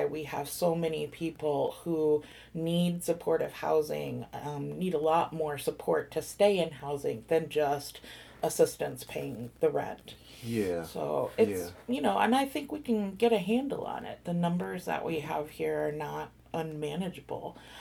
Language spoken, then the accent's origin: English; Chicago, Illinois, United States; But I'm from Chicago, and so that's definitely true in Chicago.